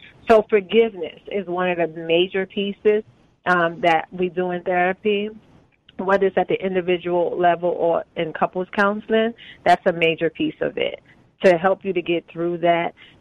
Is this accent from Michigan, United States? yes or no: no; Brooklyn, New York, United States; But honestly, like I'm from Brooklyn, New York, the projects of Brooklyn, New York.